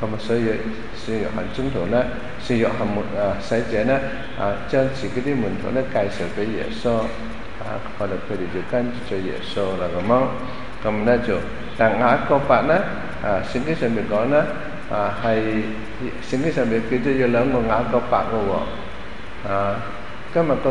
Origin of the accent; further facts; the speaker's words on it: China; 所以呢我们中国人分得很清楚的